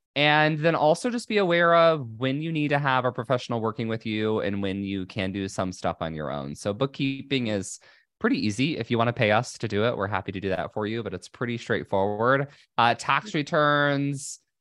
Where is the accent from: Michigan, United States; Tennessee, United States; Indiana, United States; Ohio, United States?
Indiana, United States; I am originally from Indiana, so Midwesterner at heart. I went to Indiana University.